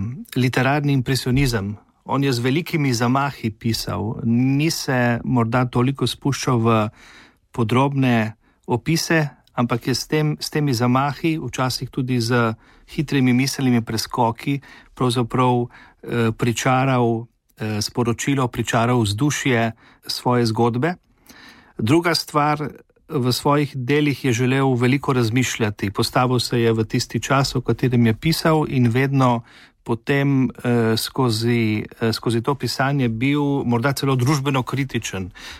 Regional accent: Ajdovščina, Gorizia, Slovenia; tudi sam sem primorc iz Ajdovščine doma

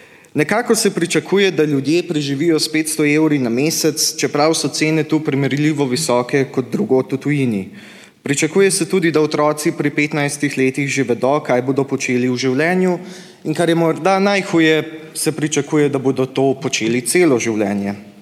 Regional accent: Carinthia, Austria; now in Graz, Austria; in danes stojim pred vami kot Slovenec. Kot koroški Slovenec, kot štajerski Slovenec, kot avstrijski Slovenec in kot Evropejec.

